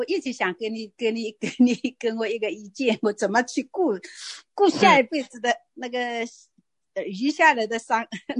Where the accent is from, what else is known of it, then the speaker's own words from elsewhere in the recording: China; 我也是中国人啊，哈。